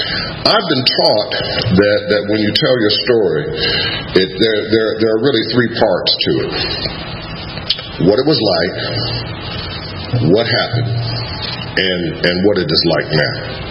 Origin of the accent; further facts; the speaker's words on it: Cleveland, Ohio, United States; born there; I'm an only child. I was born in Cleveland, Ohio.